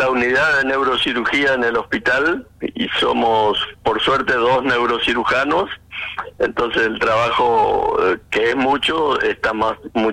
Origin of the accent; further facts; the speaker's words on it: Argentina; como todo argentino